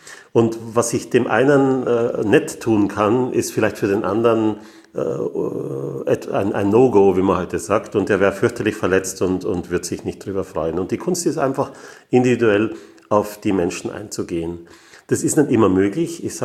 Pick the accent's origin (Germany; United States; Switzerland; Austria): Austria; Graz, Styria; born there; ich komme aus Österreich, ich bin in Graz geboren.